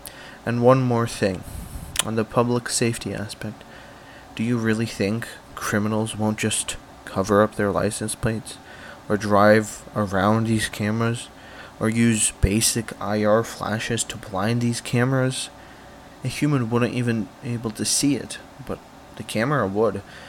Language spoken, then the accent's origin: English; Belarus; I grew up in Belarus. I've seen what this infrastructure enables when the switch gets flipped.